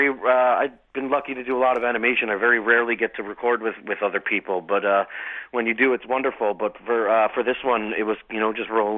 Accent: New York, United States; now in Los Angeles, United States; Yeah, I grew up in New York. I've been here only like about a week or so

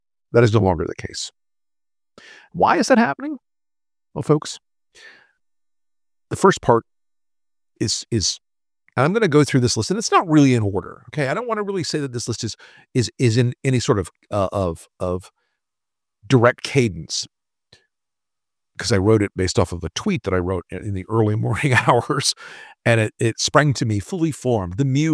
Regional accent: Tampa, Florida, United States; In Tampa, my hometown, this is a state Senate race that I was a consultant for years ago.

